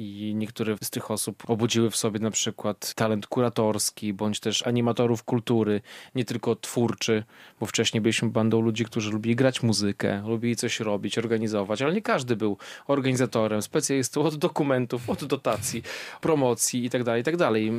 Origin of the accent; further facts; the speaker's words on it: Białystok, Podlaskie Voivodeship, Poland; jesteśmy stąd, jesteśmy z tym związani